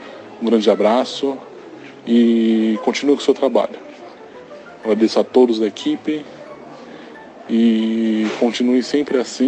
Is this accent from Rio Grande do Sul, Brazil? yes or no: no; São Paulo, Brazil; sou de São Paulo, tenho 25 anos.